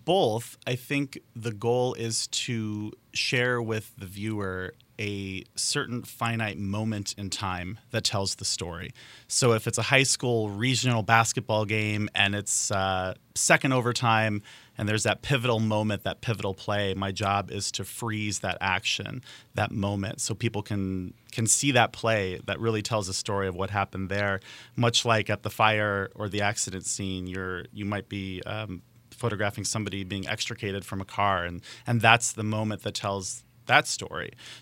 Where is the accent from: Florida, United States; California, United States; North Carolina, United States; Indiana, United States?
Indiana, United States; East Chicago; Born and raised in East Chicago, and I've always been fascinated with light.